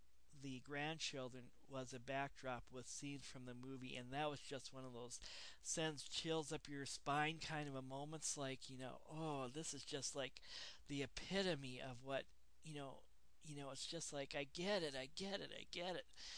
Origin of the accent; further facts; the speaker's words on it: Minnesota, United States; from Minnesota, welcoming you to my first ever Audio Boo